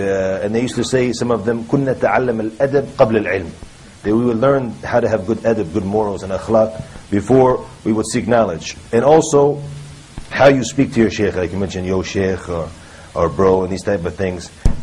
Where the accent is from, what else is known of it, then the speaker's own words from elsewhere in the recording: United States; And I said, the Shaykh won't accept it from me because I'm an American.